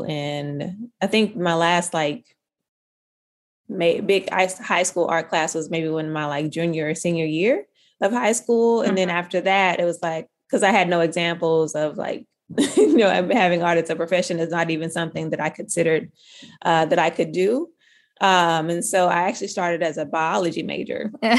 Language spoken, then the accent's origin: English; Little Rock, Arkansas, United States; I ended up transferring, to the university in my hometown, which is in Little Rock, University of Arkansas at Little Rock.